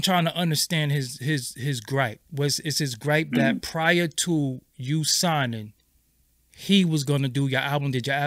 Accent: Brooklyn, New York, United States; I'm from Brooklyn, so I know who he was

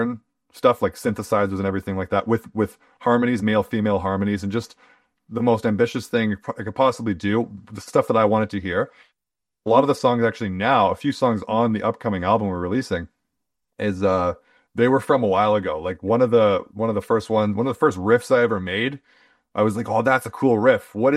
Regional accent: Winnipeg, Manitoba, Canada; We're all from Winnipeg, pretty much. A few people are kind of from around the area, but we're all from Winnipeg.

